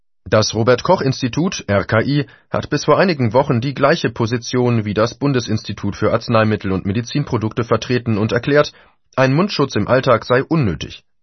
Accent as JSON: {"language": "German", "region": "Mecklenburg-Vorpommern", "country": "Germany", "said": "so auch meine Heimat Mecklenburg-Vorpommern"}